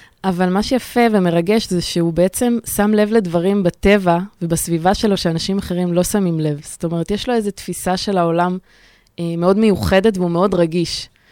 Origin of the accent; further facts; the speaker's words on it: Jerusalem, Jerusalem District, Israel; also born or lived in India; אני גדלתי בירושלים, שנכון שזאת עיר עמוסה ולא פשוטה גם, אבל ברגע שיכולתי, התחלתי ככה לנדוד לכיוונים יותר שקטים, שזה אמנם במרכז, אבל עדיין קיבוצים, מושבים, מקומות שהם בטבע, גרתי גם בהודו